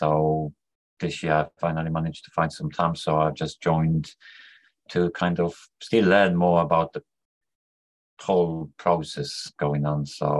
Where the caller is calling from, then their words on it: East of England, United Kingdom; Anyway, I'm calling from Essex in England.